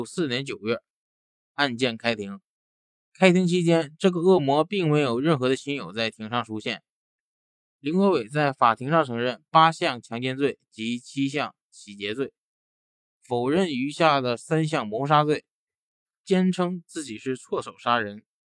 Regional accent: China

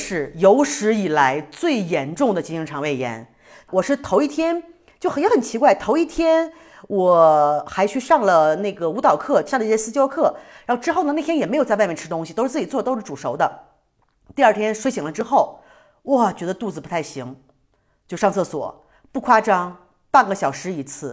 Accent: China

